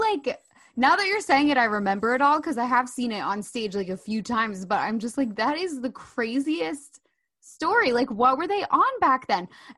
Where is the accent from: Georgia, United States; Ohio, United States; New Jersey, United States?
New Jersey, United States; Oh, I mean, we're all from Jersey here.